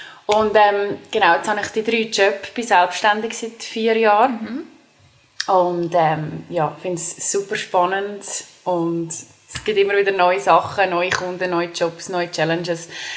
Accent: Dallenwil, Nidwalden, Switzerland; Ich bin ursprünglich aus Nidwalden. Das ist, ich bin in Dallewil geboren. Es ist ein kleines Dörfchen in Nidwalden. Ich bin mit 3 Schwestern aufgewachsen.

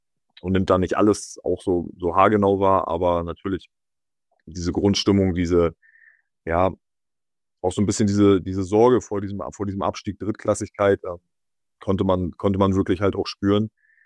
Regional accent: Rostock, Mecklenburg-Vorpommern, Germany; born there; Ja, also bin ja gebürtiger Rostocker halt auch. Meine ganze Familie, auch meine Frau, mein Sohn, unsere Eltern, meine Schwiegereltern kommen alle aus Rostock.

